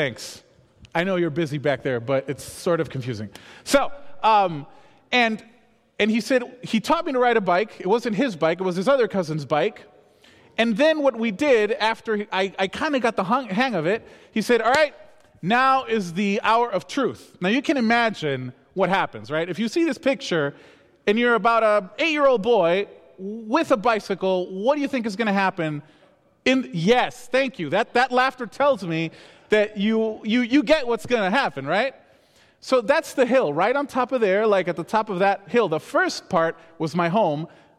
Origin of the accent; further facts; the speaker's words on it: Peru; And so growing up in Peru, I grew up in an Adventist camp.